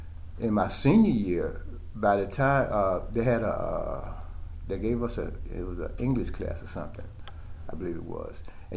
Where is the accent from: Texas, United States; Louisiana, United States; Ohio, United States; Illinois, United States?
Illinois, United States; Chicago; I was born and raised here in Chicago on the west side.